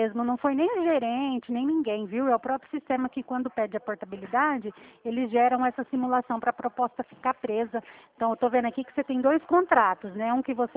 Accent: Presidente Prudente, São Paulo, Brazil; eu sou de Presidente Prudente, por isso o DDD 18.

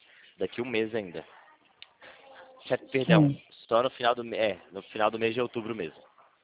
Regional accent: São Paulo, Brazil; Eu sou de São Paulo.

